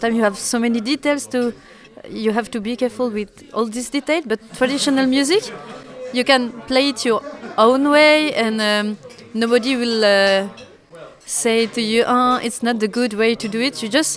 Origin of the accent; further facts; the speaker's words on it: France; English is a second language; now in Brussels, Belgium; I'm from France, but now I live in Belgium, in Brussels, since 6 years.